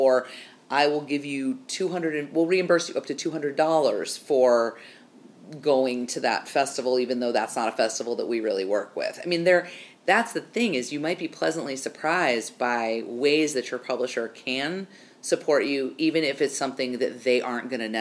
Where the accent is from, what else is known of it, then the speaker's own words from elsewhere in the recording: Grand Rapids, Michigan, United States; I grew up in Grand Rapids, Michigan, and I'm going home for Thanksgiving